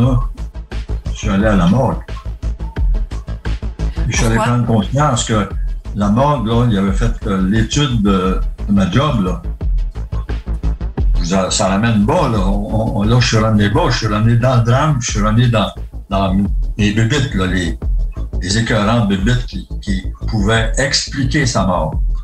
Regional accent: Quebec, Canada; je suis gaspésien

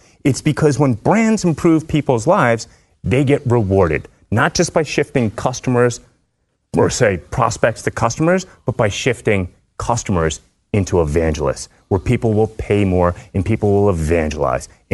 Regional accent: Northeast, United States; I'm from the Northeast.

